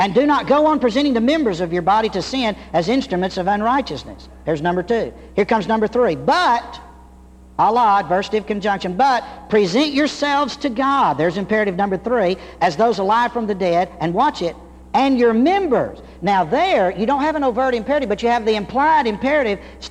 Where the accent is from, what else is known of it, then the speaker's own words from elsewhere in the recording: Georgia, United States; You know, I'm from Georgia. I grew up in Georgia. And You know, you can't get rid of that accent.